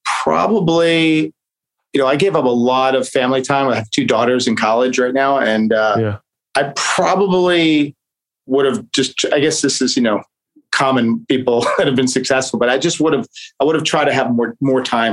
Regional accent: Staten Island, New York, United States; I grew up in Staten Island, like I said, all my uncles and grandfather and everyone like into horses.

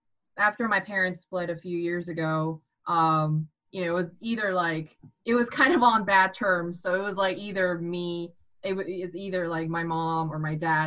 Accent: South Korea; I'm from South Korea.

